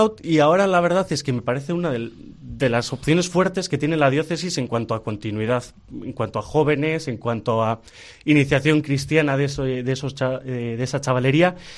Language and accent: Spanish; Las Arenas, Basque Country, Spain; porque yo vengo de Las Arenas, entonces digo, también es bastante distinto